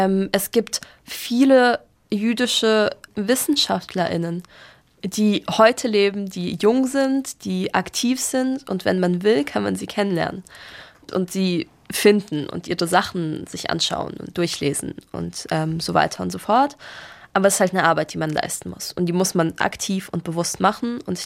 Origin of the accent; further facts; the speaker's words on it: Baden-Baden, Baden-Württemberg, Germany; now in Stuttgart, Germany; ich bin in Baden-Baden aufgewachsen, ich lebe jetzt in Stuttgart